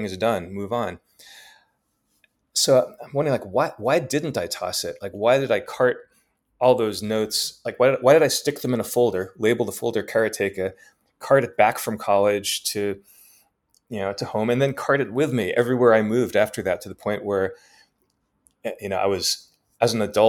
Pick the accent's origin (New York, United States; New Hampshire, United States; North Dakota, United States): New York, United States; even though as a kid growing up in New York, you know, I had no such worries.